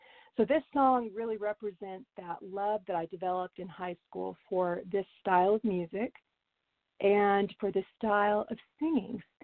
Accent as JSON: {"language": "English", "town": "Clinton", "region": "Mississippi", "country": "United States", "tie": "born or raised there", "also_born_or_lived": "Texas", "said": "And I grew up in Texas. I was born in Texas and raised in Mississippi."}